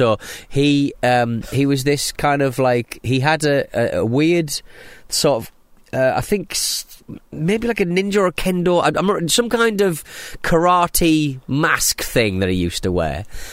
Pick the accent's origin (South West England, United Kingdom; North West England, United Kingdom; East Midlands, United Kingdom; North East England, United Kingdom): North East England, United Kingdom; Hartlepool; now in Southend, United Kingdom; Look, I'm from Hartlepool. I live in Southend.